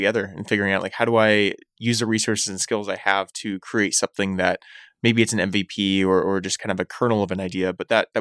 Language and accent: English; Eugene, Oregon, United States; I grew up in Eugene, Oregon, went to school there at the University of Oregon.